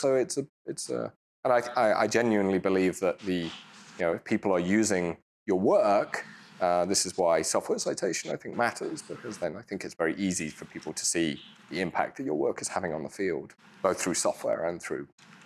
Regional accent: United Kingdom; I'm British, I don't, I think.

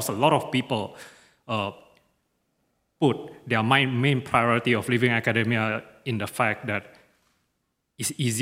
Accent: Singapore; at least from where I came from, I came from Singapore, and it is an ultra-pragmatic society

